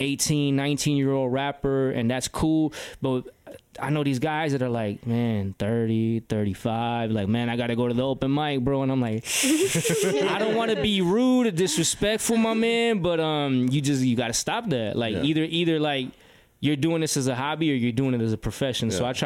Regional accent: Chicago, Illinois, United States; growing up in Chicago in the music business, definitely

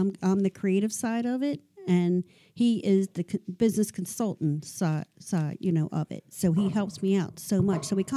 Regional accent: Ridley Township, Pennsylvania, United States; We're originally from Delaware County, Ridley Township, and we moved here 10 years ago.

